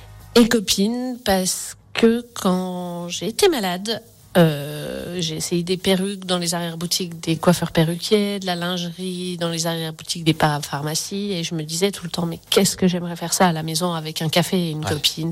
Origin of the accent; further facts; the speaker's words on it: Auvergne-Rhône-Alpes, France; Elle était vendue dans une pharmacie à La Roche-sur-Foron, donc je suis de Saint-Jouard.